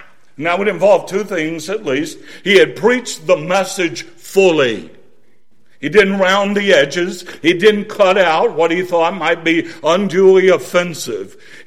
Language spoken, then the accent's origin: English; Winston-Salem, North Carolina, United States; I'm concerned about Winston-Salem. It's my hometown. It's where I spent the first 23 years of my life.